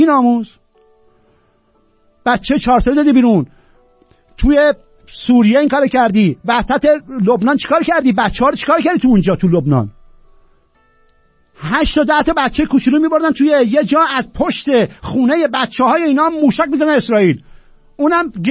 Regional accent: Tehran, Tehran Province, Iran; به جرم اینکه من ایرانی تهرانیم

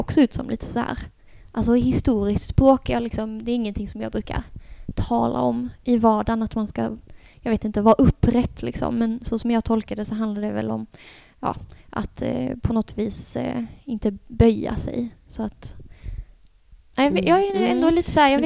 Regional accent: Sweden; Som någonting som jag som svensk tilltalas av enormt

